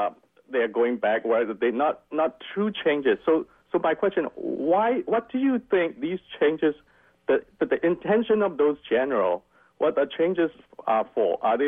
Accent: Myanmar; English is a second language; now in Fremont, United States; I was born and raised in Burma, and I came to the United States for more than 20 years now.

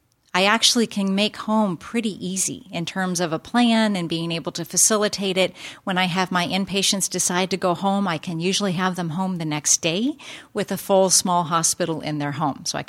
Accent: Sacramento, California, United States; I'm from Sacramento, and so that 99 corridor, Stockton and Fresno, we hear lots about gunshots and violence

